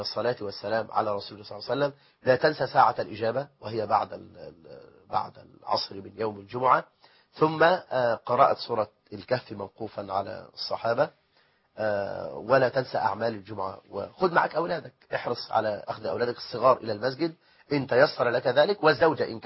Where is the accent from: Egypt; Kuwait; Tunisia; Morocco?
Egypt; بلدنا مصر